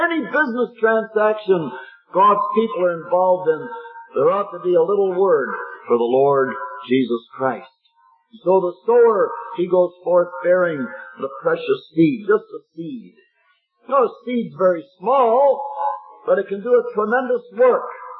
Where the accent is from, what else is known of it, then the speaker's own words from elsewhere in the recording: Ohio, United States; Then I went to Southern Ohio, my home state, and tried there for quite a while.